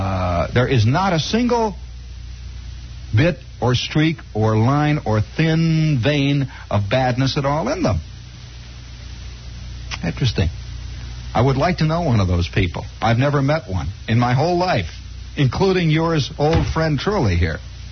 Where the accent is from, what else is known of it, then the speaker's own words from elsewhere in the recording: United States; Another thing I'm fascinated, too, by, as an American